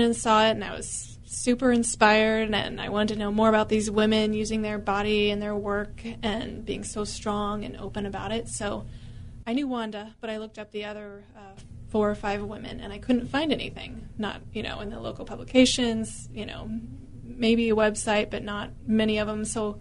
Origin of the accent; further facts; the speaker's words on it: Omaha, Nebraska, United States; I'm from Omaha and I write for the Readers, so most of my ties are local.